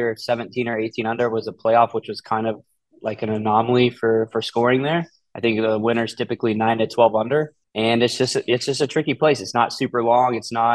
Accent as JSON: {"language": "English", "region": "Oklahoma", "country": "United States", "tie": "born or raised there", "said": "And growing up in Oklahoma, it was tough not to go to Oklahoma State for golf."}